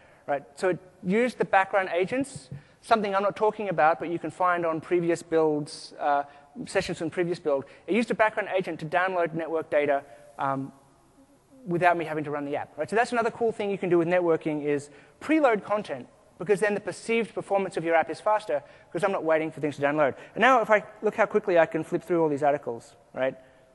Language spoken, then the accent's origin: English; Australia; Notice I say aeroplane because I'm Australian.